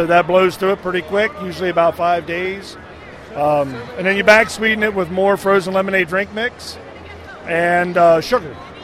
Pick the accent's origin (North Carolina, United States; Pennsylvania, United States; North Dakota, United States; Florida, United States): Pennsylvania, United States; York; I am from York, Pennsylvania.